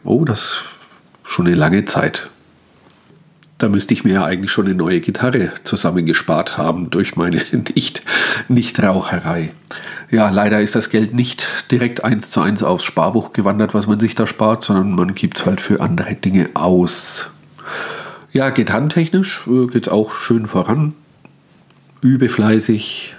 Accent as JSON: {"language": "German", "region": "Bavaria", "country": "Germany", "said": "Ich stamme ursprünglich aus Mittelfranken, bin, wie das so ist, der Liebe wegen nach Unterfranken verschleppt worden. Ja, aufgrund meiner mittelfränkischen Herkunft liegt es wohl, dass ich so gänzlich dialektfrei spreche."}